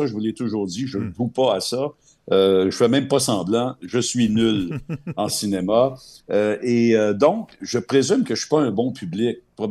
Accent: Quebec, Canada

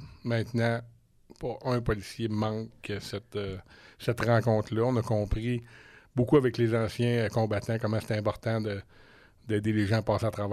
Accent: Black Lake, Quebec, Canada; Je suis natif de Black Lake, Thetford Mine.

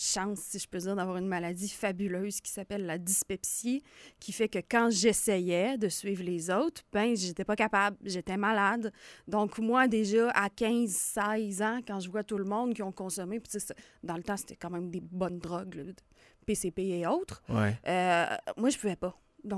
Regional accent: Stoneham, Quebec, Canada; Stoneham, Lac-Saint-Charles.

